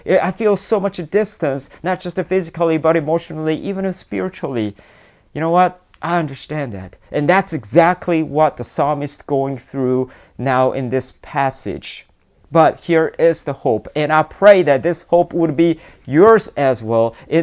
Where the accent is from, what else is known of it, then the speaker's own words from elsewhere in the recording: South Korea; I remember, you know, when I grew up in Korea, I went to college in Korea